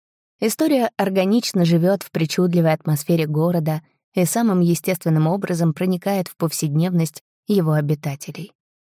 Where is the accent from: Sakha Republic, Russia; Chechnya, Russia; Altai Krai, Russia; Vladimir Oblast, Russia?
Sakha Republic, Russia; now in Saint Petersburg, Russia; Я родом из Якутии, в Петербурге прожила 10 лет и очень люблю этот изумительный город.